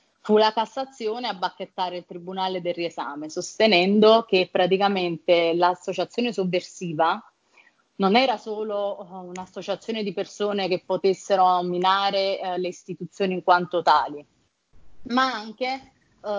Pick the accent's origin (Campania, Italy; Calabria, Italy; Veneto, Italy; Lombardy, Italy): Campania, Italy; Naples; Ci sono dei problemi che fondamentalmente da napoletano riesci a gestire